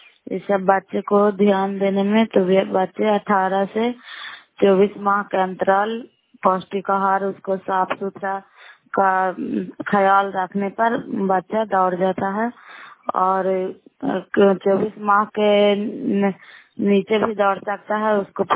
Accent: Bihar, India; नालंदा जिला कराए ब्लॉक की निवासी हूँ

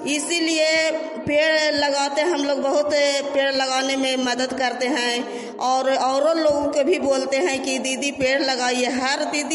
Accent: Madhopur, Bihar, India; मैं माधोपुर गांव से हूँ और माधोपुर पंचायत और ब्लॉक चंडी से हूँ।

